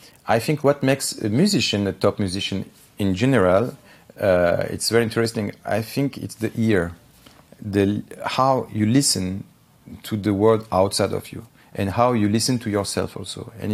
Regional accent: France; born there; first language Armenian; English is a second language; of course, I'm French, so it's pronounced now in the French way … But my mother tongue, even if I was born in France, is Armenian. So I always spoke Armenian at home.

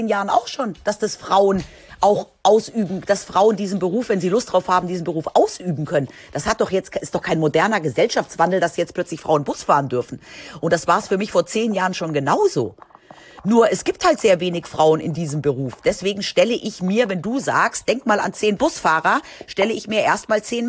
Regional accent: Spain; Ich bin ja in Spanien aufgewachsen.

